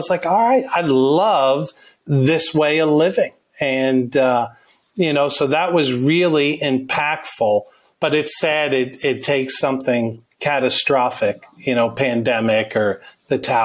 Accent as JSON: {"language": "English", "region": "New York", "country": "United States", "tie": "born or raised there", "said": "And, short story, we grew up in New York, right north of the city."}